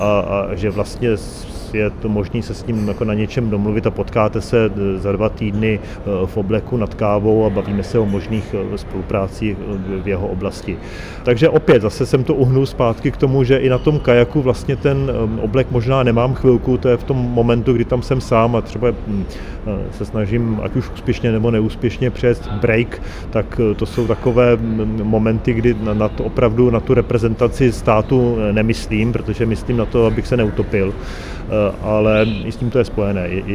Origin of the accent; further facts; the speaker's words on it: Klatovy, Plzeň Region, Czechia; já jsem z Klatov, což není daleko, jaksi od, to je skoro Chocko, tak mám chocký kroj